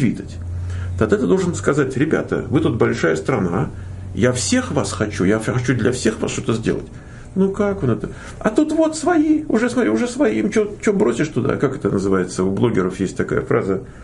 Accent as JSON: {"language": "Russian", "region": "Moscow", "country": "Russia", "tie": "born or raised there", "said": "я как москвич коренной"}